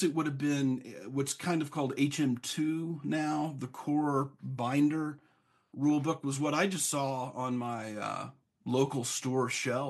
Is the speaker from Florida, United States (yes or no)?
no; Kentucky, United States; I'm from Kentucky, and I've been back into Kentucky for over 20 years.